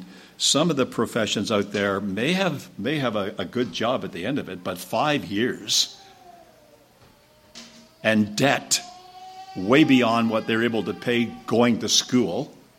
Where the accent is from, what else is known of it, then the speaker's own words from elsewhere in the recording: Canada; I was brought up and baptized in Canada, but I learned the truth in Australia